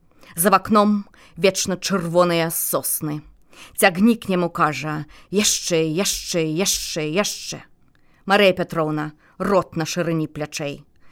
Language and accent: English; Minsk, Belarus; first language Russian; English is a second language; now in United States; because I teach in the United States, so I use English daily. With my family, in Minsk, I use Russian.